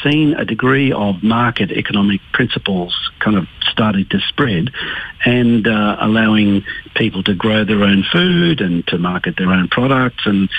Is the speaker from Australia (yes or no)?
yes; Australia; You know, we're American allies. We are culturally quite similar to the United States. We speak the same language.